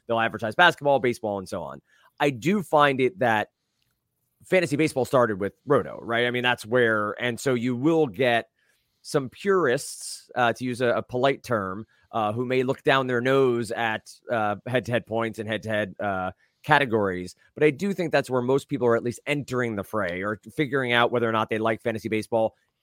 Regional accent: New Jersey, United States; Well, I'm the one from New Jersey, so I guess I'm the wise guy.

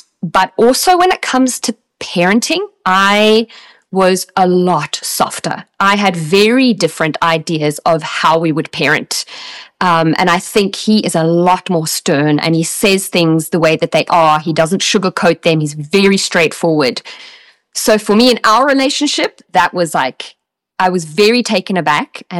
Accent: Australia; moved away; growing up in Australia, I was taught that there was God, but I was never like Christian.

